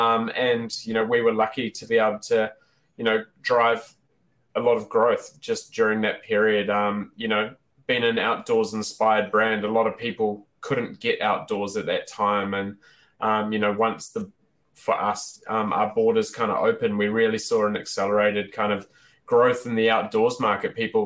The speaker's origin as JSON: {"language": "English", "country": "New Zealand", "tie": "born or raised there", "said": "Yeah, so I grew up in New Zealand originally."}